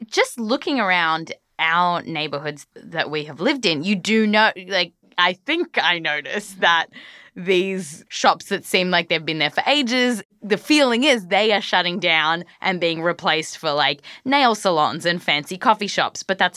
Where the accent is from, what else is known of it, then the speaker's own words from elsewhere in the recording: New York, United States; I was born and bred in Midtown, New York.